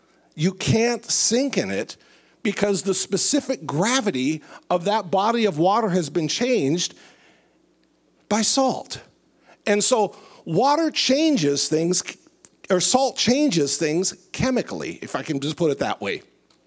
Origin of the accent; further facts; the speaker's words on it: Minnesota, United States; I'm from Minnesota. And if you've ever lived in Minnesota, you know one thing about winter.